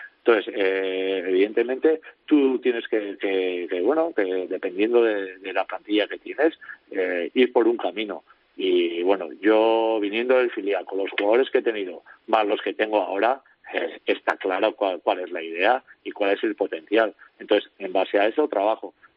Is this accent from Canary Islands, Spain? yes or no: no; Orio, Basque Country, Spain; yo soy de Orio, soy de La Real